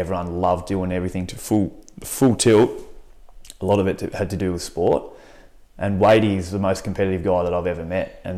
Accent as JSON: {"language": "English", "region": "Tasmania", "country": "Australia", "tie": "born or raised there", "said": "I think it certainly makes you incredibly humble."}